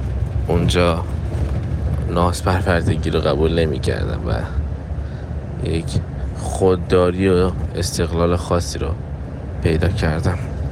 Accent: Iran; moved away as an adult; now in Belgium; مهاجرتم از ایران بود. تو سن 18 سالگی از ایران مهاجرت کردم و رفتم بلژیک.

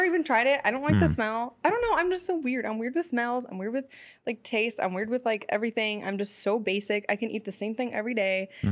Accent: San Francisco, California, United States; now in Los Angeles, United States; because I'm from San Francisco, so I'm not really into this LA life, even though mm-hmm. I live here.

